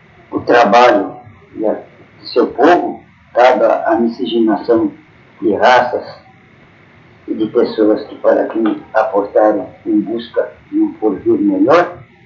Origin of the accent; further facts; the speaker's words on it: São Paulo, Brazil; Eu vim de Catalândia, onde a minha família era radicada desde 1927.